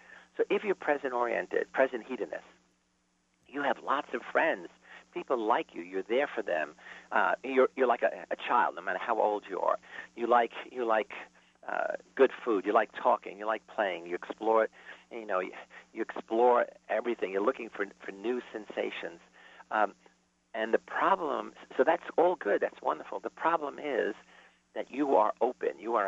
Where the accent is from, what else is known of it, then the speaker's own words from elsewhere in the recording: Bronx, New York, United States; my early childhood experience of being a poor kid growing up in the Bronx with a Sicilian family that lived in the total present